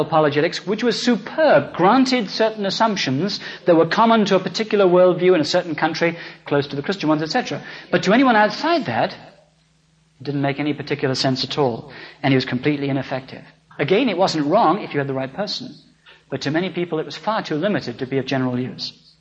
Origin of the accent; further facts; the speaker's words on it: England, United Kingdom; we don't have very much in England at all, so who am I as an Englishman to say this?